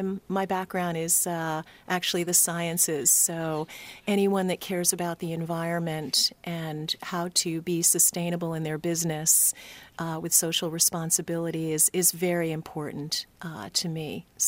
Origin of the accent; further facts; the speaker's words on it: Rhode Island, United States; I'm from Rhode Island.